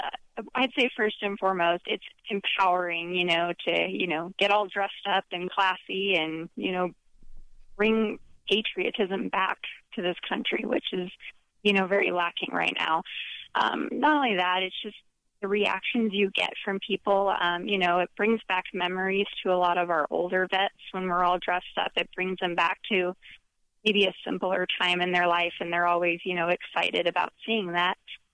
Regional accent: Colorado, United States; So, I'm 30 years old. I'm born and raised in Colorado.

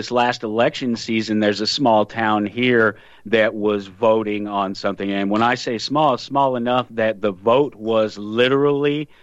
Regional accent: Colorado, United States; I grew up in Colorado, and you probably know some of those guys.

